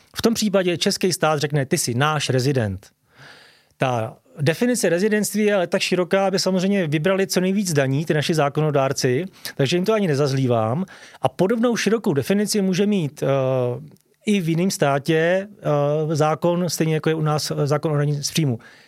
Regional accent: Příbram, Central Bohemian Region, Czechia; musím Českému finančnímu úřadu v Příbrami, odkud pocházím, deklarovat svoje veškeré příjmy

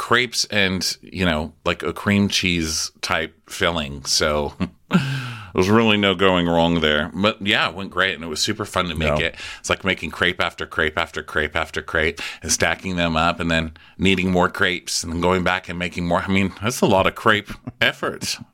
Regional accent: Texas, United States; I'm from Texas. That's how we communicate.

